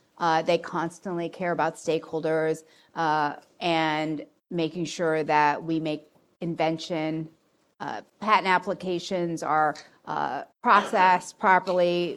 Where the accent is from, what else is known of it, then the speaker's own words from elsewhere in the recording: Canada; born there; Unfortunately, I was not a U.S. citizen. I was born in Canada.